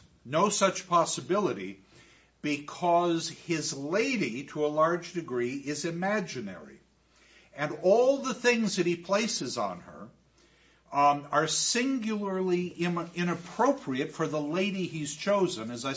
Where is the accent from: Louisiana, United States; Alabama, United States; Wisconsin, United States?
Wisconsin, United States; Eau Claire; I'm from Eau Claire, Wisconsin, which is about 90 minutes from here.